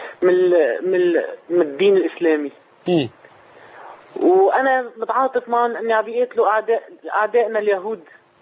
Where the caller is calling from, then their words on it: Aleppo, Aleppo Governorate, Syria; نحن انا عم بحكيك من حلب